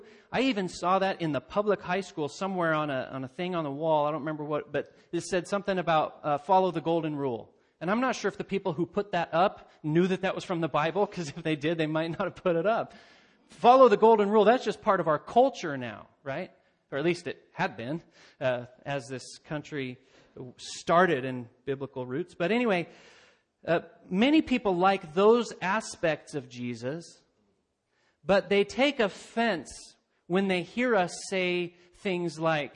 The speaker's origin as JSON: {"language": "English", "town": "Turner", "country": "United States", "tie": "born or raised there", "said": "My hometown is Turner, not too far from here."}